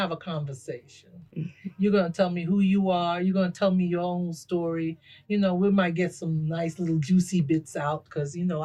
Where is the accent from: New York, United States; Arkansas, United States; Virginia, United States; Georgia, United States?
New York, United States; You know, I'm from New York.